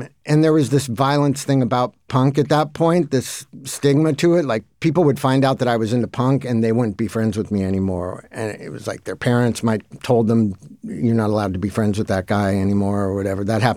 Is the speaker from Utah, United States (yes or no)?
no; Mar Vista, California, United States; also born or lived in Santa Monica; that was what the kids in the neighborhood liked. And at one point, I moved from Santa Monica to Mar Vista.